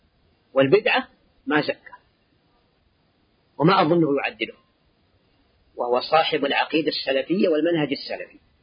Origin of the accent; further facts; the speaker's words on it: Saudi Arabia; في بلادنا السعودية،